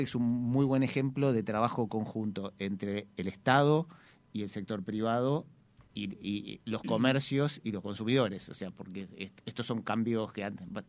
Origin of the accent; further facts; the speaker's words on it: Argentina; now in Uruguay; yo vengo de Argentina, pero viví en muchos países.